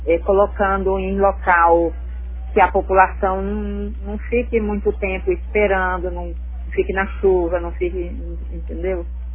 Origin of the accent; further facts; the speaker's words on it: Brasilândia, Brazil; nós somos de Brasilândia